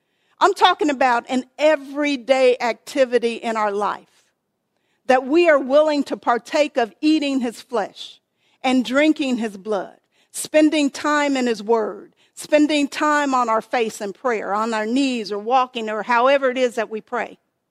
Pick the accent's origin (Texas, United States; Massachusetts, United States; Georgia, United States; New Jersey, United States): Texas, United States; Or I'm from Texas, so I only eat Mrs. Baird's.